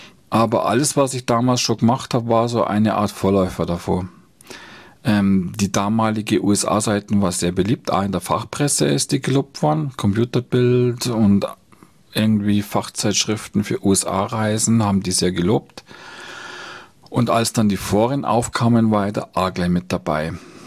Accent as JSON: {"language": "German", "town": "Bayrischzell", "region": "Bavaria", "country": "Germany", "tie": "born or raised there", "said": "Also ich bin hier in Bayerischzell zur Schule gegangen. Das ist also schon meine Heimat"}